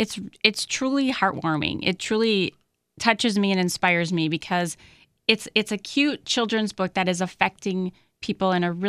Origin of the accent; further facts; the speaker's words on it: Wausau, Wisconsin, United States; Well, I'm originally from Wausau, like we said.